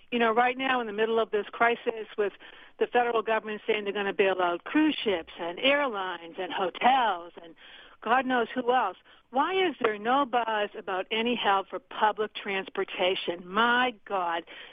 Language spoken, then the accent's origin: English; Boston, Massachusetts, United States; now in Concord, United States; I've been taking the commuter rail for 30 years from Concord, and I grew up in Boston, so I have always, always used public transportation.